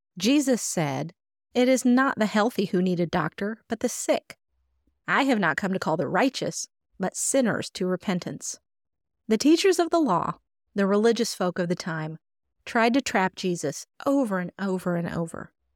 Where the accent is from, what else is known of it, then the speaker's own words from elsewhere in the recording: Indiana, United States; I was raised in Indiana, so a lot of the places and names are very familiar to me.